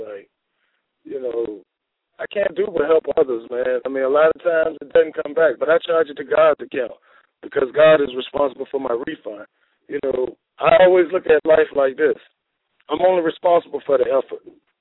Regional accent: Richmond, Virginia, United States; I'm from Richmond, Virginia.

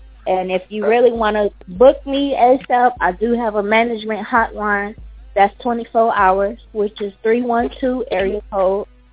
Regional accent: Chicago, Illinois, United States; I'm from Chicago, South Side and West Side, which makes me a mixed breed. So have no kids. I'm only 22 years old.

